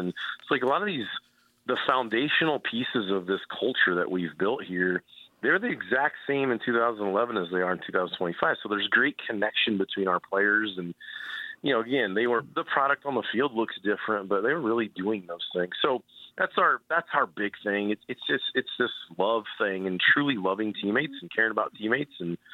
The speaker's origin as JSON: {"language": "English", "region": "Indiana", "country": "United States", "tie": "born or raised there", "said": "I grew up in Indiana."}